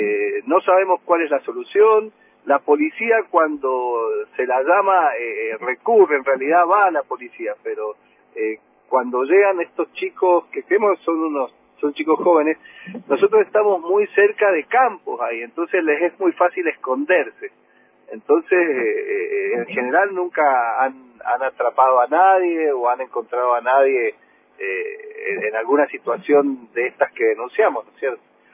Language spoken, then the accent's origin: Spanish; Mendoza, Argentina; yo soy mendocino